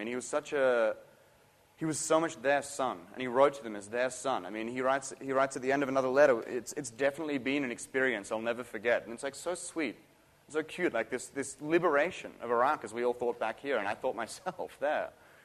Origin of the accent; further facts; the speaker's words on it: New York, United States; I come from New York. I can get therapy.